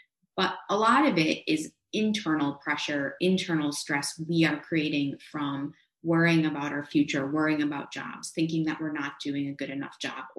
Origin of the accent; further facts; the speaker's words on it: Wisconsin, United States; For me personally, I'm from Wisconsin.